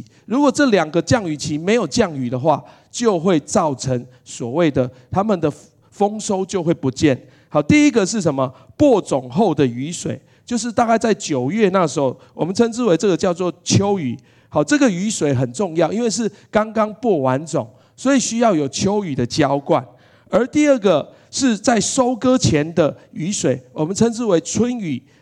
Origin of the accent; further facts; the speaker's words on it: Taiwan; 我从小到大我是在台湾长大